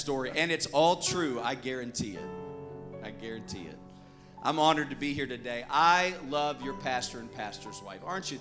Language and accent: English; Arkansas, United States; And I'm from Arkansas. So, one, forgive me. Two, I have an accent, I'm sure. So if I say some words, you're like, what does that mean? It's just chalk it up to Arkansas.